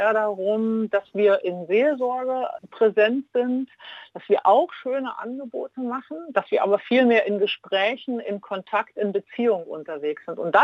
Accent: East Germany, Germany; born there; Ich bin ja in der ehemaligen DDR geboren

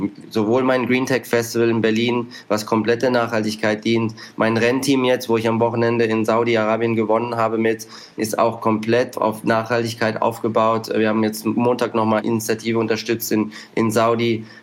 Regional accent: Monaco; Ich bin halt Deutscher, bin aufgewachsen in Monaco, spreche aber verschiedene Sprachen, verbringe viel Zeit mit anderen Kulturen

